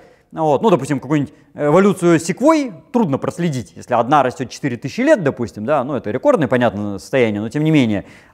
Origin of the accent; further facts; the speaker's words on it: Zheleznodorozhny, Moscow Oblast, Russia; у меня в моем родном городе Железнодорожный